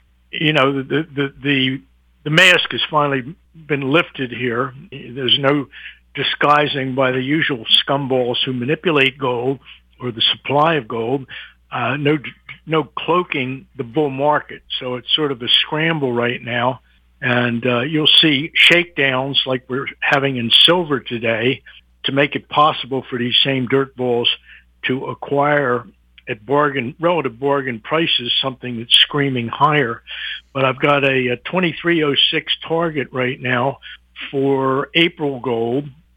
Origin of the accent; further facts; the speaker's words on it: United States; But Canada seems, at least to this American, it's you guys are wandering around in the woods.